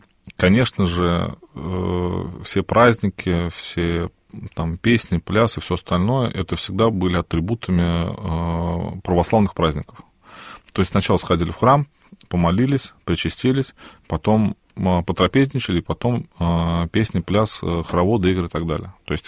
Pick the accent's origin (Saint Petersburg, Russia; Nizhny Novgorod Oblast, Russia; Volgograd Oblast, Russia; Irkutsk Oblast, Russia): Nizhny Novgorod Oblast, Russia; Nizhny Novgorod; ну, условно в городе Нижний Новгород, откуда я родом